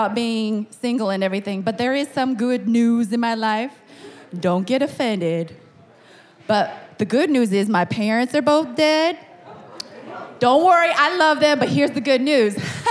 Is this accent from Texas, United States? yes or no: no; California, United States; Oh, you know I'm from the Bay Area. I can move, okay?